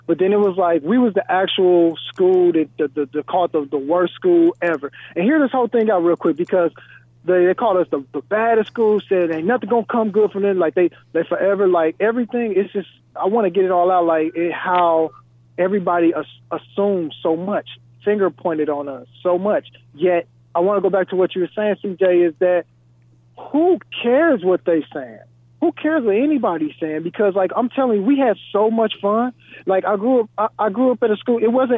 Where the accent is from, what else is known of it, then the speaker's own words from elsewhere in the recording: Indianapolis, Indiana, United States; I'm from Indianapolis. It's like, I grew up in me and Mike Epps went to the same high school, basically. We went to Tech, I went to Arsenal Tech High School.